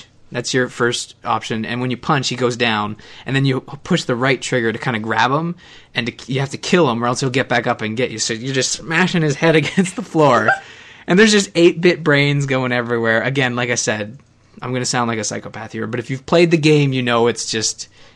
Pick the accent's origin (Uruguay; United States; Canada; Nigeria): Canada; Trust me, I am not a psychopath. I'm Canadian. We wouldn't hurt a fly.